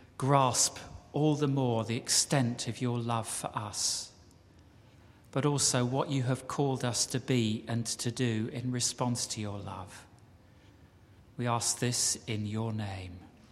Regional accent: King's Lynn, East of England, United Kingdom; he served in his 60s as the mayor of King's Lynn, which is my hometown.

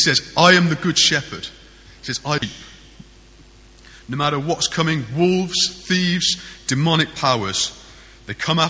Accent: Birmingham, West Midlands, United Kingdom; Now, I grew up in Birmingham, kind of fairly inner city Birmingham, not inner city, sort

